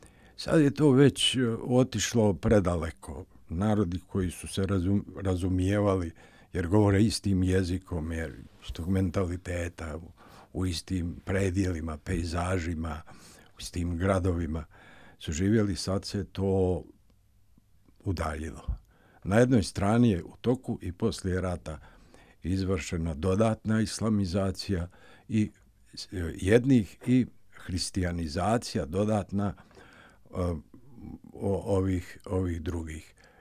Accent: Kalinovik, Republika Srpska, Bosnia & Herzegovina; now in Novi Sad, Serbia; I to iz Sarajeva u moj zavičaj okolinu Kalinovika i Uloga do odlaska u Vojvodinu, u Bačku, u Vrbas.

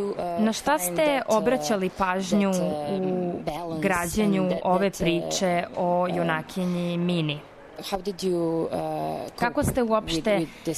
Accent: Norway; Ja sam rođena i odrasla u Norveškoj, vaspitavana od strane roditelja Pakistanaca

